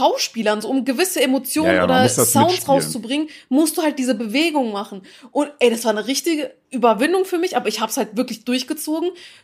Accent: Switzerland; ich bin eine Schweizerin.

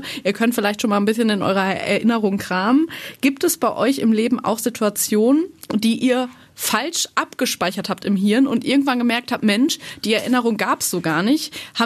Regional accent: North Rhine-Westphalia, Germany; ich komme ja aus Münsterland, deswegen da ist auch nur Aldi Nord angesagt.

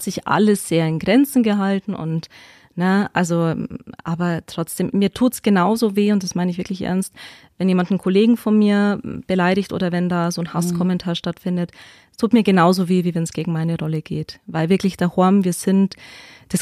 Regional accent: Weiden, Bavaria, Germany; Also hier, ich sage jetzt mal die Oberpfalz gerade, ne, ich bin in Weiden mit aufgewachsen

